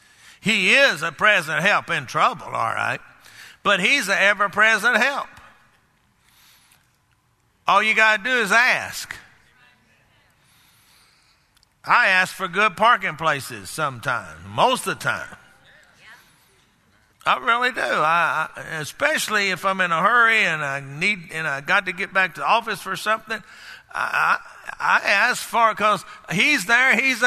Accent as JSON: {"language": "English", "region": "Texas", "country": "United States", "tie": "born or raised there", "said": "I mean, I grew up down there in Texas"}